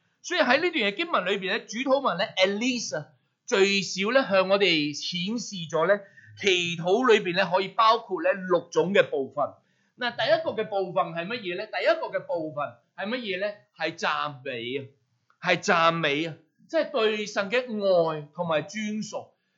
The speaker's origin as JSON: {"language": "Cantonese", "country": "Hong Kong", "said": "即系我哋香港人咧讲说话咧就系乜嘢？"}